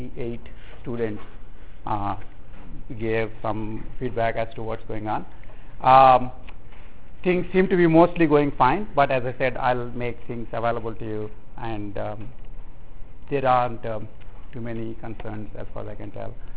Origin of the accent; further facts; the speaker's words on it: Arizona, United States; accent: Arizona; So I have to speak in my Arizona accent, so you just have to deal with it.